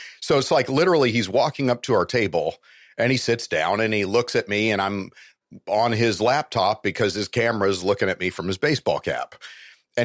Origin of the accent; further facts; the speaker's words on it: Oklahoma, United States; born there; I was born in Oklahoma and all my relatives were from Oklahoma.